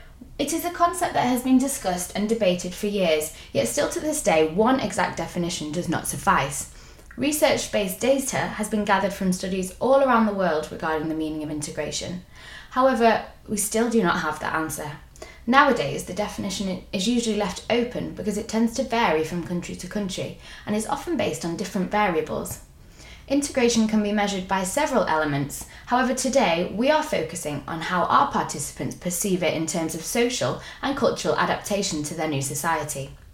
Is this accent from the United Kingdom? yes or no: yes; United Kingdom; who have come to live, work, or study in my home country, the United Kingdom.